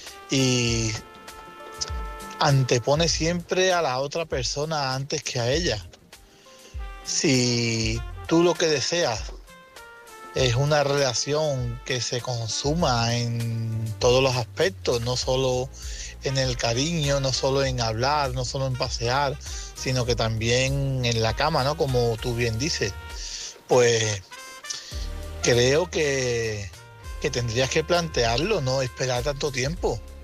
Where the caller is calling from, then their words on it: Lora del Río, Andalusia, Spain; corresponsal de Lora del Río, Sevilla.